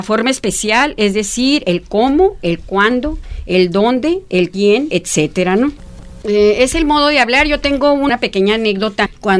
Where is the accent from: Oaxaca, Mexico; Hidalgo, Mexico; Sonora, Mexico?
Sonora, Mexico; De cómo somos las mujeres sonorenses y cómo es el sonorense. La forma de hablar de nosotros establece un estilo particular que nos identifica donde quiera que se nos escuche, por el tono áspero, arrojado, reseco, rudo, bravo.